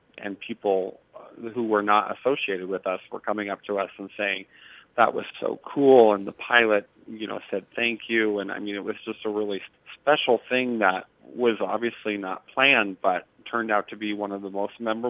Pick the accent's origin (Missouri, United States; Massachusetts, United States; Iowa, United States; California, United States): Iowa, United States; Wellman; had a life-changing experience because I was from Wellman, Iowa and had not been abroad before